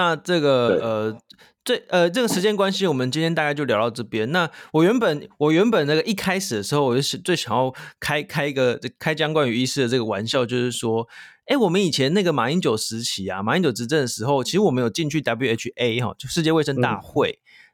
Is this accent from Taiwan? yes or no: yes; Taiwan; also born or lived in United States; 我也在美国待了9年，然后这个不管是写东西也好，或是参与一些智库的会议也好，我的心得就是说，身为台湾人啊